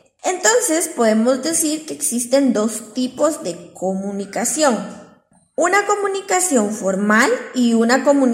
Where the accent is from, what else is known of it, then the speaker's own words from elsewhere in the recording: Guatemala; ciertas palabras que tenemos como guatemaltecos, pero que en otros países no se utilizan